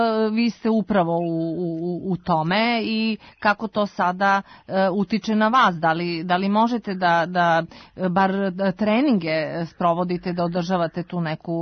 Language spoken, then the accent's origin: Serbian; Serbia; Srba ima širom sveta, nema mesta na planeti gde nas nema.